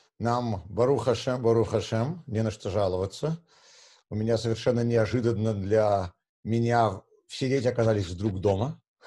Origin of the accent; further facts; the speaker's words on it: Saint Petersburg, Russia; Я извиняюсь, я все еще называю его Ленинград по привычке, потому что я приехал из Ленинграда.